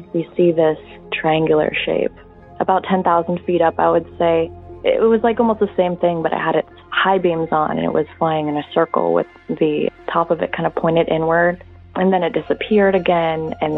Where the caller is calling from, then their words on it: Seattle, Washington, United States; I'm calling from Seattle, Washington.